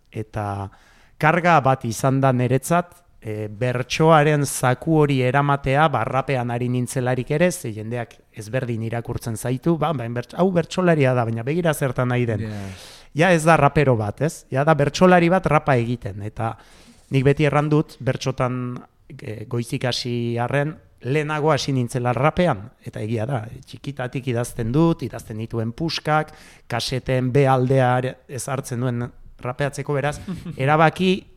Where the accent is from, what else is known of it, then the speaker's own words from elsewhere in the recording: Barakaldo, Basque Country, Spain; born there; Eta horregatik sortu nintzen Barakaldo.